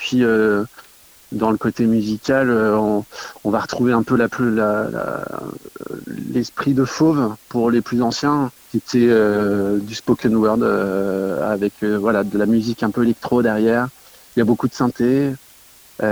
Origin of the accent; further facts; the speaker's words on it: Nouvelle-Aquitaine, France; Alors moi je suis de Charente-Maritime